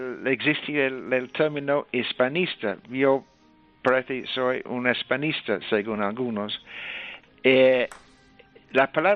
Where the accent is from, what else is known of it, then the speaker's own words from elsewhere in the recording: England, United Kingdom; Spanish is a second language; moved away as an adult; now in Spain; yo empecé a aprender español con 24 años y, a diferencia de mis dos hijos que empezaron con 2 o 3 años, no se pierde el acento. Y encima, los ingleses tenemos muy mala fama para aprender idiomas